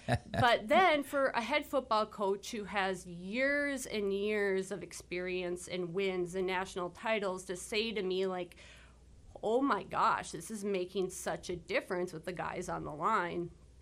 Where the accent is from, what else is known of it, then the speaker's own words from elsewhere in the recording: Wahpeton, North Dakota, United States; I was born and raised right here in Wahpeton, graduating class in 2006.